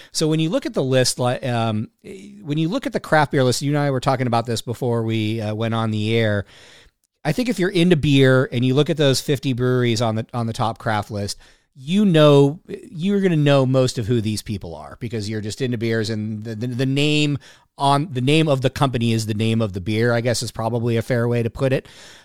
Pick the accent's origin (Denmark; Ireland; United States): United States; California; I grew up in the Bay Area.